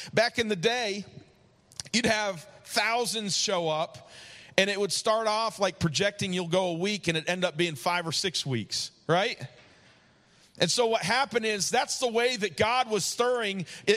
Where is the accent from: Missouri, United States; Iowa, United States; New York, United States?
New York, United States; I had never heard of it growing up in New York.